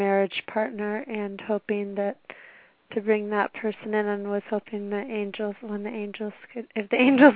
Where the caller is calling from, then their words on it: California, United States; I'm in Southern California.